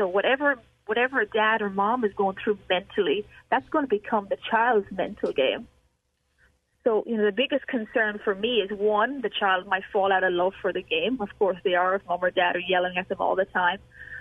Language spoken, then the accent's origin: English; Ireland; when I grew up in Ireland